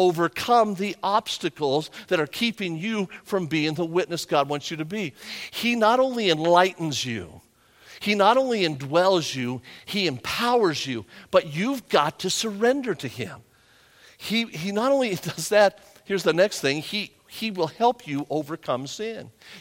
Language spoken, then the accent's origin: English; England, United Kingdom; My dad was Lebanese, spoke 8 different languages. I am English and I only speak one language.